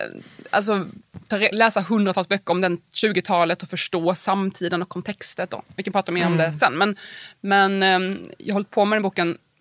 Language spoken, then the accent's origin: Swedish; Värnamo, Jönköping County, Sweden; när jag växte upp i Värnamo och läste mycket böcker hela min uppväxt